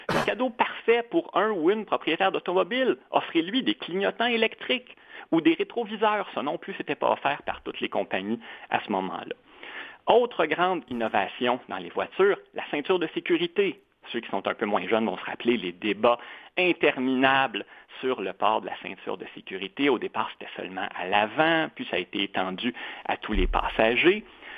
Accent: Quebec, Canada; chez nous, au Québec

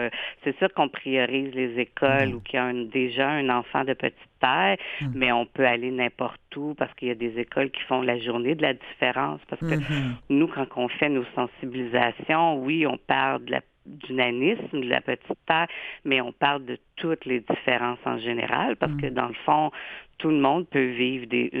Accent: Quebec, Canada; parce que nous, on est Québécois.

